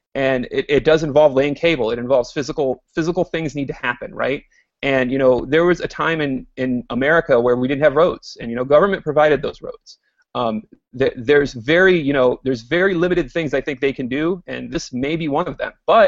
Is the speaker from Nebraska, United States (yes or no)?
no; Detroit, Michigan, United States; I'm from Detroit.